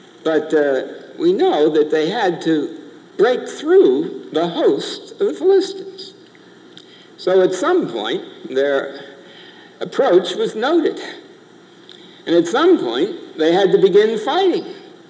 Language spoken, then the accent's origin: English; Philadelphia, Pennsylvania, United States; since I was raised in Philadelphia, I get nostalgia only when I go into swimming pools